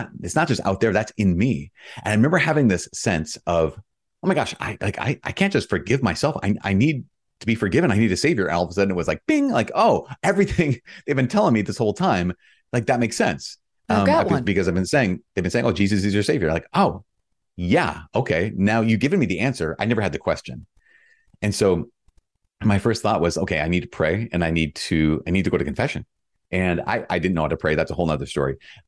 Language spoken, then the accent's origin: English; Minnesota, United States; I grew up in Northern Minnesota in a basically small town, 20,000 people.